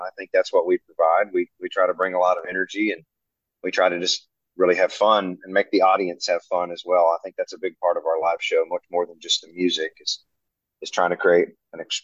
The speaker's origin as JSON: {"language": "English", "region": "Tennessee", "country": "United States", "lives_now": "Nashville, United States", "said": "I'm from East Tennessee, and I've been here about 7 years."}